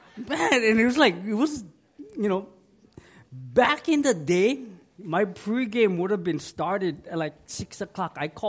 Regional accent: Hawaii, United States; When I go vacation and they ask me, where are you from? I say, oh, I'm from Hawaii.

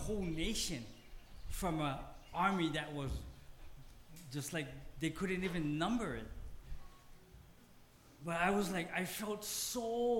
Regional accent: Hawaii, United States; I'm from Hawaii, I'm not a pastor, I'm not even a staff member, I'm just a volunteer.

